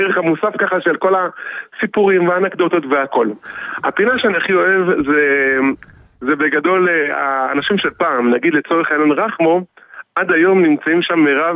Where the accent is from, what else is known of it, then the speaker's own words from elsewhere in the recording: Jerusalem, Jerusalem District, Israel; now in Rehavia, Jerusalem, Israel; גדלתי בשכונת גילו, עד גיל 7, ואחר כך עברתי לשוב עד ירושלים.